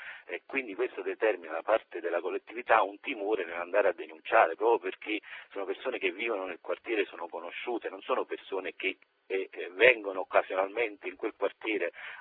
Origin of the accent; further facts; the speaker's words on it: Naples, Campania, Italy; li conosciamo da napoletani, da cittadini.